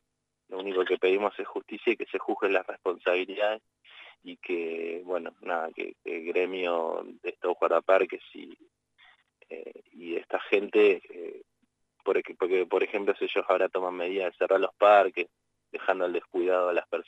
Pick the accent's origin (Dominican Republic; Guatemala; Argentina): Argentina; Tenemos esa costumbre como argentinos de generalizar